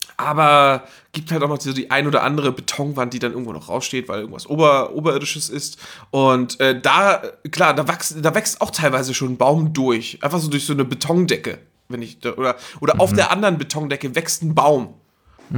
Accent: Geesthacht, Schleswig-Holstein, Germany; Ich selber, also in Geesthacht, wo ich herkomme, ne

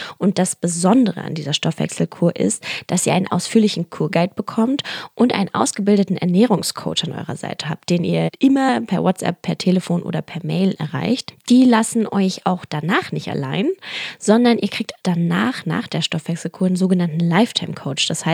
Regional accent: Berlin, Germany; ich bin ja auch Berliner

